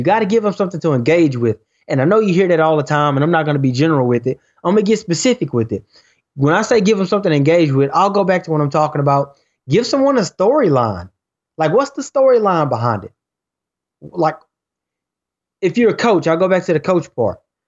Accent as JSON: {"language": "English", "region": "Texas", "country": "United States", "said": "I'm from Texas, too, and during the summertime, it gets hot."}